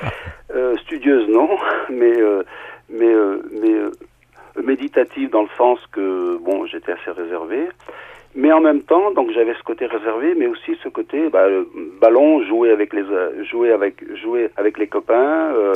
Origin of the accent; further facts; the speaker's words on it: France; born there; Tous mes frères et sœurs, donc j'ai cinq frères et sœurs qui sont nés en Sicile. Et moi, le petit dernier, ben, je suis né en France